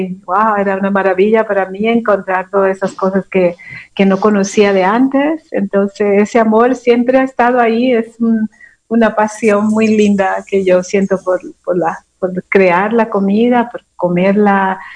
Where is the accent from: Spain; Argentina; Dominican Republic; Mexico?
Dominican Republic; Santo Domingo; En la República Dominicana, yo soy originaria de la República Dominicana y yo nací cerca de Boca Chica, en un pueblito costero, y ahí pasé mi niñez.